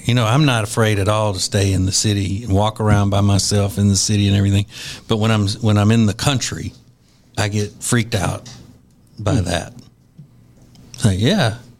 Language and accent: English; New York, United States; I'm from New York.